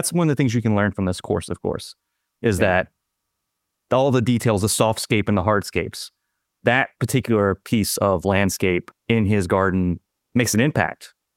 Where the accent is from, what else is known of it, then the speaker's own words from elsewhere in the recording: United States; I'm an American. I have one language.